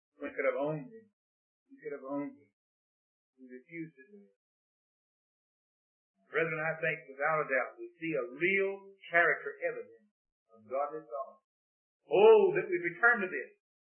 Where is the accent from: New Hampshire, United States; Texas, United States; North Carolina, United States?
Texas, United States; accent: Texan; I'd be hung tonight if there were no Texans allowed in this state, because I guess my accent would give me away.